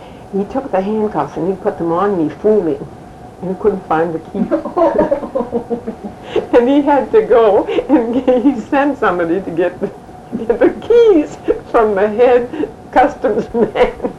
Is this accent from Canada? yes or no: yes; St. Agathe, Manitoba, Canada; born there; I was born in St. Agathe. My folks moved to Edmonton. And all of us, we all went to St. Agathe, every one of us.